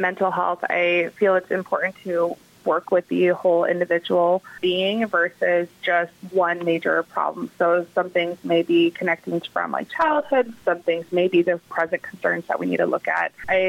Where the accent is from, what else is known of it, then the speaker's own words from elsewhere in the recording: Fort Dodge, Iowa, United States; Yeah, so I am originally from the Webster County area, Fort Dodge region.